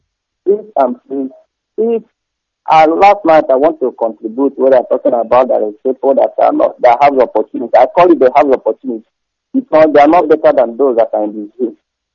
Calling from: Edo, Nigeria; I'm calling from the Biafra, Edo State, and Saleka government.

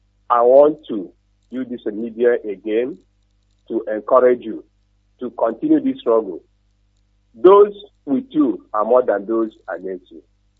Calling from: Oji River, Enugu State, Nigeria; I'm calling from Oji River in Biafra land.

